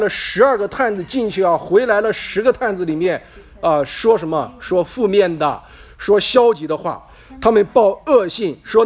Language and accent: Chinese; Shandong, China; 因为我们老家哈离台儿庄很近啊，离台儿庄很近。